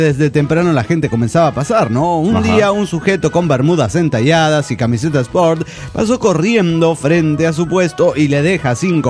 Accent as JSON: {"language": "Spanish", "region": "Córdoba", "country": "Argentina", "said": "de Córdoba, Argentina."}